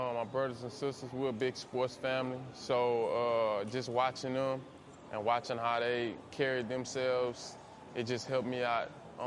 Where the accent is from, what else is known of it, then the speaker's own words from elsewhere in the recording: Texas, United States; I'm from Texas. Yeah.